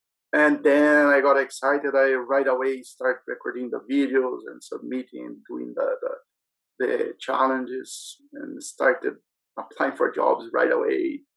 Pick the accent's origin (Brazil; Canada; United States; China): Brazil; I'm from Brazil.